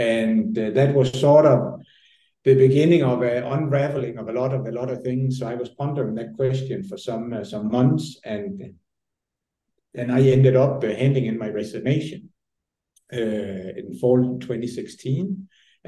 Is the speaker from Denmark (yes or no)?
yes; Denmark; moved away as an adult; So I'm originally from Denmark, born and raised, turning 48 this week, just to tell you how old I am as well. I left Denmark when I was 20, 23 to enter the family business.